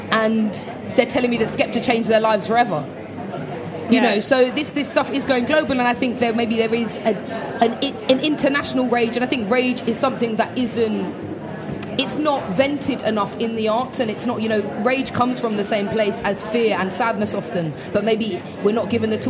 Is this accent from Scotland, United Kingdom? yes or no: no; London, United Kingdom; but I can talk in terms of my journey growing up in East London, where, like, the scene between East London and Essex, between, like, 2001 and 2008, when I was at secondary school.